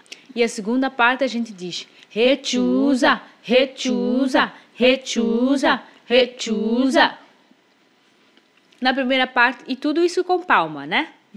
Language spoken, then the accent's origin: Portuguese; Mozambique; a minha infância e as vivências populares da minha terra natal. A infância em Moçambique, ela é muito lúdica, ela é muito ativa